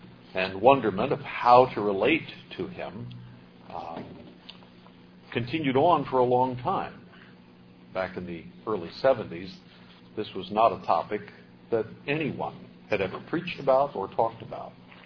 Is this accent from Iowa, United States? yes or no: yes; Des Moines, Iowa, United States; when I was growing up in Des Moines, Iowa